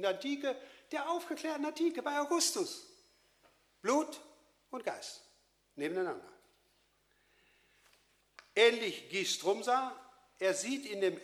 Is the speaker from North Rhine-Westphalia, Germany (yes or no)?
yes; Xanten, North Rhine-Westphalia, Germany; Also ich stamme aus Xanten, einem Römerort.